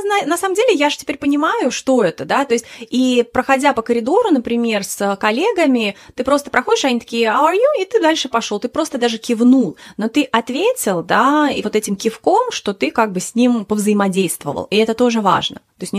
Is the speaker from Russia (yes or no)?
no; Lithuania; moved away; я сама из Литвы, и выступала даже в финале в Риге на телевидении